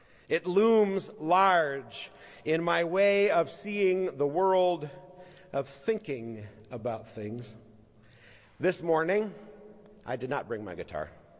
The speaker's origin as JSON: {"language": "English", "town": "Twin Cities", "region": "Minnesota", "country": "United States", "tie": "born or raised there", "said": "Now, I grew up here in the Twin Cities. I loved my life in these rolling hills of the river valley, but my family comes from another river valley."}